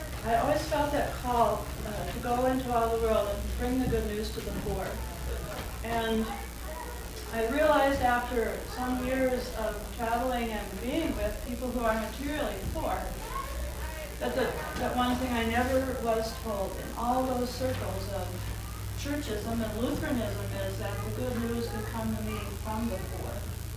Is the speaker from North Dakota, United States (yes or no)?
yes; West Fargo, North Dakota, United States; I'm from West Fargo, North Dakota